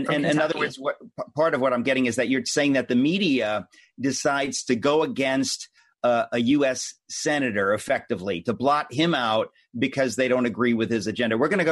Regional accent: United States; certainly doesn't have my buy-in as an American.

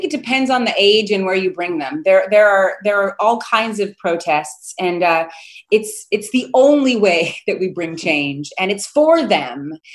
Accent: Harlem, New York, United States; You know, we're from Harlem, and there are family marches.

